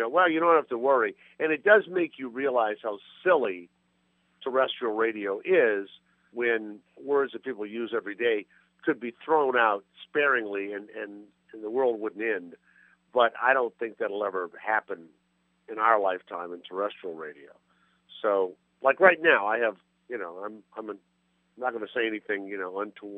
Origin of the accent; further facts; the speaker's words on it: New Orleans, Louisiana, United States; now in New York, United States; No, and I'm from the South.